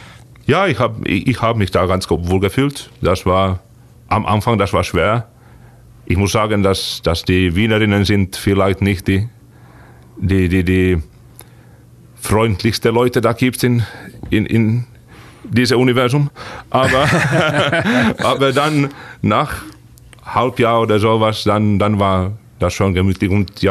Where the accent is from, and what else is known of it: Finland; German is a second language; now in Germany